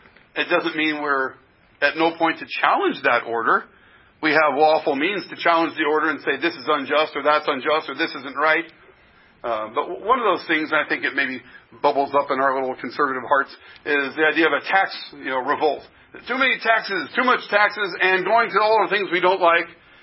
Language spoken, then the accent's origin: English; United States; Though, I say that as an American, and we count our very beginning as something of a tax revolution as well.